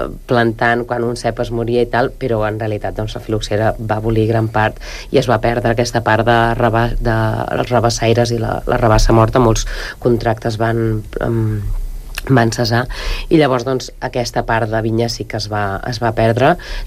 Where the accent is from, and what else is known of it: Catalonia, Spain